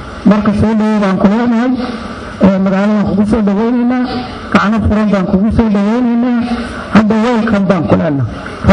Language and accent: Somali; Galkayo, Mudug, Somalia; born there; Anigu waxaan ku dhashay magaalada Gaalkacyo.